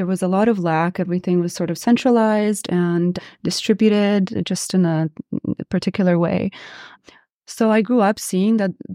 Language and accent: English; Sochi, Krasnodar Krai, Russia; Originally from Russia.